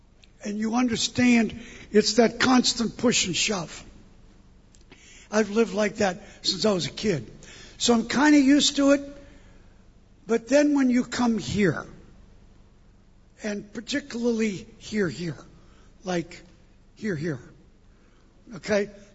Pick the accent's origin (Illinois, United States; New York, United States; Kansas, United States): New York, United States; now in Singapore; I'm from New York.